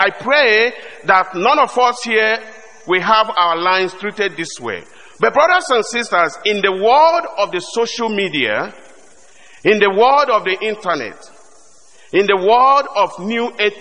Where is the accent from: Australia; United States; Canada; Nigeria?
Nigeria; I'm from Nigeria originally. I don't know how many of you, pay attention to what is going on in the country of my birth.